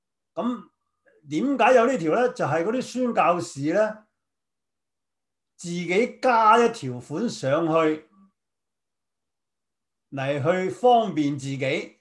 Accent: Hong Kong; 我哋香港人都唔知道自己嘅名個來源啊

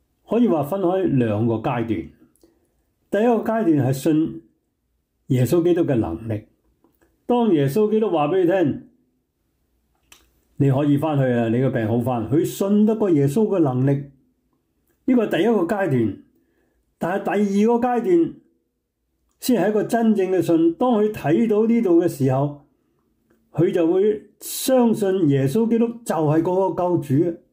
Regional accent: China; 通常啊，我们中国人所说话，我有信心

